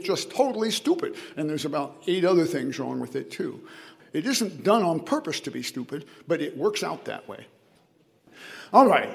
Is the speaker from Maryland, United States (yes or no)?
no; Illinois, United States; I knew I came from Illinois.